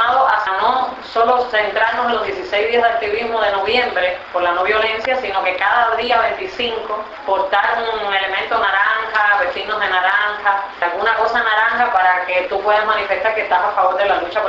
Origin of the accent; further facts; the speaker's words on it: Cuba; Y yo como una cubana y artista en este caso